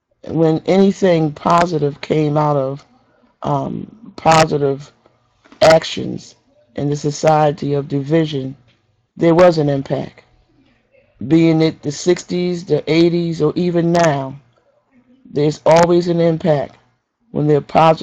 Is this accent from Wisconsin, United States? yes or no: no; South Carolina, United States; Yes, as a child, I grew up in South Carolina, and every day you would experience discrimination.